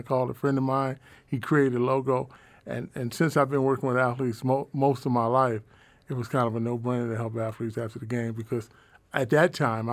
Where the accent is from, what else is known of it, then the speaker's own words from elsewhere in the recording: Philadelphia, Pennsylvania, United States; It's …, because I'm from Philly.